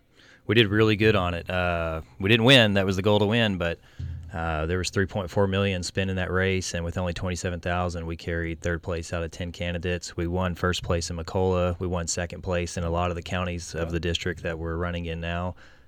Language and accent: English; Brady, Texas, United States; also born or lived in Brownwood; Yes, sir. Yeah, I was born in Brownwood and raised in Brady, with the exception of being in the military and college.